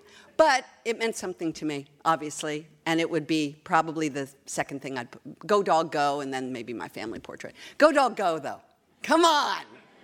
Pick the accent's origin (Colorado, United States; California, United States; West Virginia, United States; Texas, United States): California, United States; Los Angeles; When I got married, I just sounded like I was from New Jersey. I'm from Los Angeles.